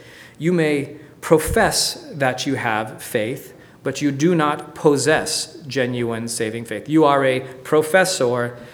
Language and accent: English; United States; Well, because I'm American.